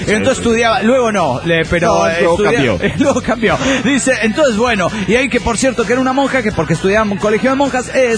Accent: Mexico City, Mexico; yo soy chilango

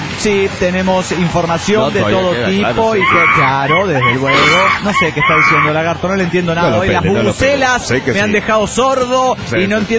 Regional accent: Santiago, Santiago Metropolitan, Chile; de Santiago de Chile, po.

